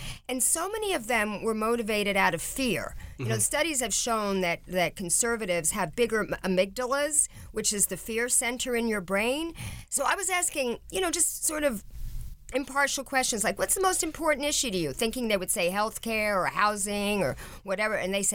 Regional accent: New York, United States; yeah, I'm from New York, so I'm definitely illegal.

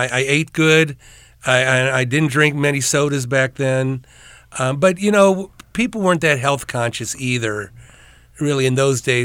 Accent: Ohio, United States; I loved it because I grew up in Ohio, you know, half black, half white high school, junior high.

